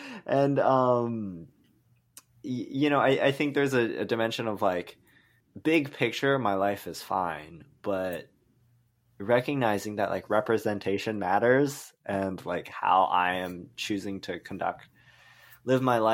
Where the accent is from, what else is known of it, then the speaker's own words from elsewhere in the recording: Canada; Like reckoning me being Chinese Canadian and for so long just wanting to like assimilate into whiteness.